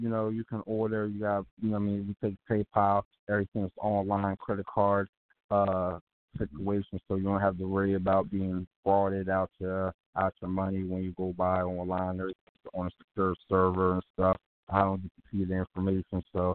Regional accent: Sharon Hill, Pennsylvania, United States; from Philly, from my hometown, Sharon Hill.

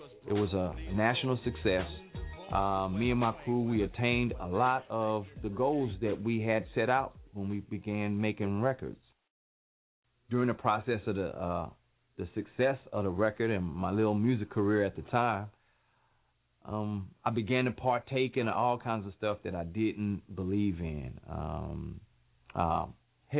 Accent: Port Arthur, Texas, United States; I grew up in Port Arthur, Texas. I fell in love with hip-hop at the early age of maybe like 12. I've kind of been known as the person that brought hip-hop to Port Arthur.

